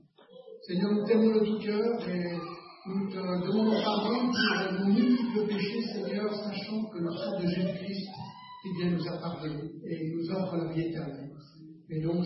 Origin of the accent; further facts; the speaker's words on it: Geneva, Switzerland; also born or lived in United States; j'ai grandi à Genève, ne connaissant pas le Seigneur. Et à l'âge de 15 ans, mes parents m'ont envoyé dans un internat pour faire mes études.